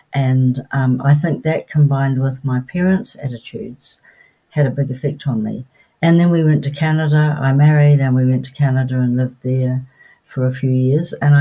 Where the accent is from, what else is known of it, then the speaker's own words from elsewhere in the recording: Wellington, New Zealand; I grew up in Wellington with parents who were liberal and had wide interests